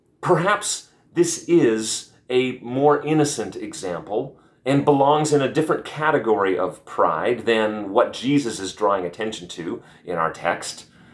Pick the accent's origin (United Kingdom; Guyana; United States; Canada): Canada; The fact that I'm Canadian only means that I do this in a more charming, winsome, and less obnoxious way